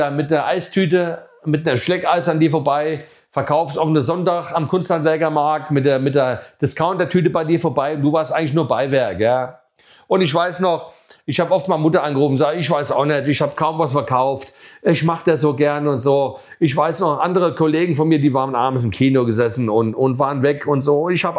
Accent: Hesse, Germany; in diesem Ort, wo ich groß geworden bin. Ne? Ich sage immer die Perle in der Wetterau

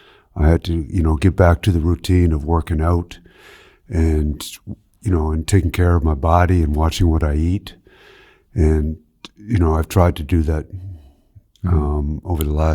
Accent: Canada; And growing up in Canada, that's what we do. We play hockey.

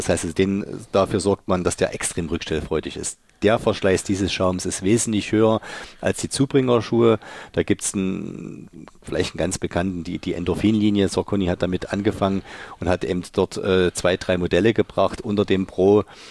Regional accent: Leipzig, Saxony, Germany; Wir kommen beide von Dynamo Leipzig, und ich komme aus Dölitz und er aus Marienbrunn.

